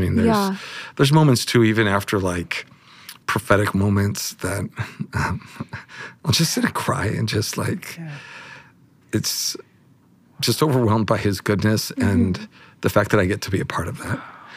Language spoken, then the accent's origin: English; Las Palmas, Canary Islands, Spain; growing up in Spain, the school that I went to, it was called the American School of Las Palmas.